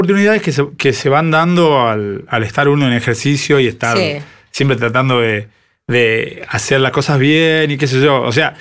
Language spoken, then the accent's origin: Spanish; Salta, Argentina; el primer tiempo que vine de Salta me la pasé extrañando. Ahora también.